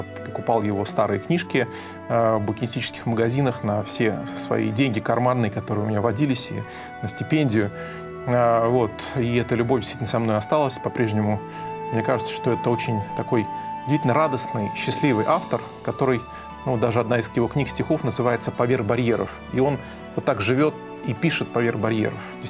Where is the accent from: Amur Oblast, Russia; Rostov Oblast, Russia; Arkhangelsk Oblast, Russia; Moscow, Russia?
Moscow, Russia; мое детство прошло на Украине. И я родился и вырос в Москве.